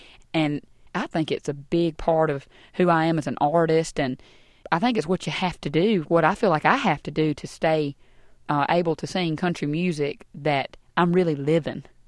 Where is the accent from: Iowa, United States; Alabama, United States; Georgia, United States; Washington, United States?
Alabama, United States; Coffeyville; Rory's Radio kind of links back to growing up in Coffeyville, Alabama, and being such a rootsy person from the time I was just a little bitty thing.